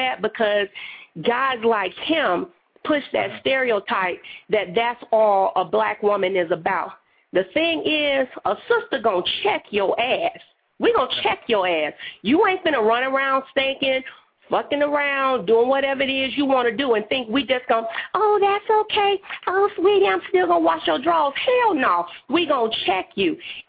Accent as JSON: {"language": "English", "region": "the South", "country": "United States", "said": "I'm from the South. I grew up all over. My dad was in the military, but I've been in the South for 30 years."}